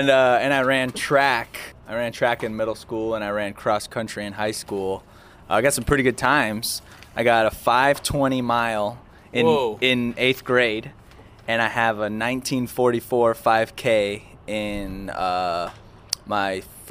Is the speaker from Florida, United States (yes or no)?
yes; Pembroke Pines, Florida, United States; Well, I was born in Miami, Florida, and then I was raised about 15 minutes north in a town called Pembroke Pines.